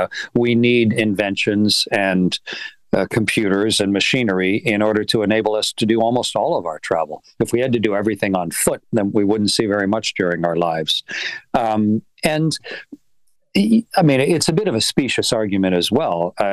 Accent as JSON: {"language": "English", "country": "Canada", "said": "as a Canadian"}